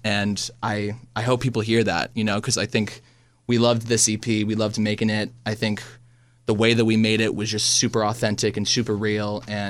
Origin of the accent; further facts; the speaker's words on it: Wilmington, Delaware, United States; I'm from Wilmington, Delaware.